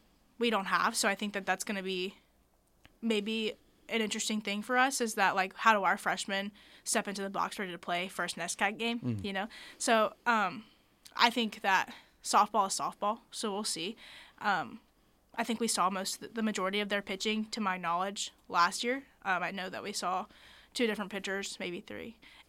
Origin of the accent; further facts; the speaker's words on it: the South, United States; So obviously, I'm from the South.